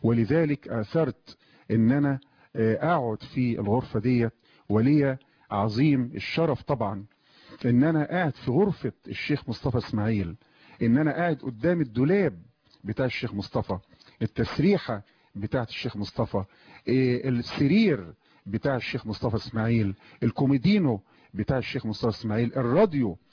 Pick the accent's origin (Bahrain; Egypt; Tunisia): Egypt; Mit Ghazal, Gharbia; وأنا في بيت الشيخ مصطفى إسماعيل في قريتي في ميت غزال مركز الصنطة بمحافظة الغربية